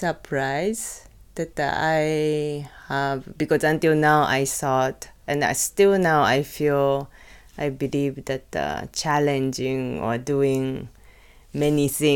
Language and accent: English; Osaka, Japan; English is a second language; moved away as an adult; now in Berlin, Germany; And I'm come from Osaka, Japan, and I moved to Berlin 2007. And then only I lived in Osaka and Berlin, only two cities in my life.